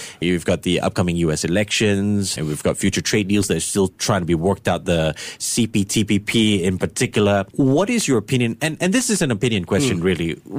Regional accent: Singapore; as a Singaporean

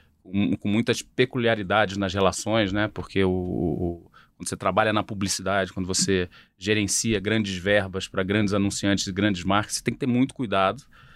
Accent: Rio de Janeiro, Brazil; sou carioca, nasci no Rio, então frequentando o Maracanã desde 5 anos de idade, 4 anos de idade.

